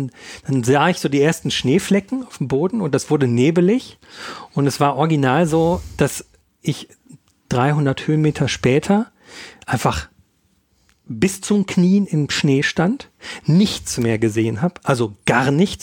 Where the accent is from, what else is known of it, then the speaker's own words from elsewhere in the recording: North Rhine-Westphalia, Germany; ich komme aus dem Ruhrgebiet ursprünglich